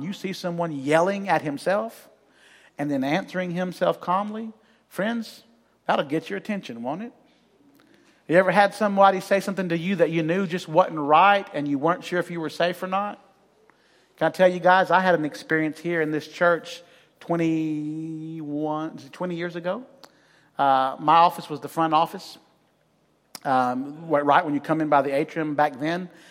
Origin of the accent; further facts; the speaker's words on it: Huntsville, Alabama, United States; I grew up in Huntsville, Alabama, in the Five Points area of Huntsville.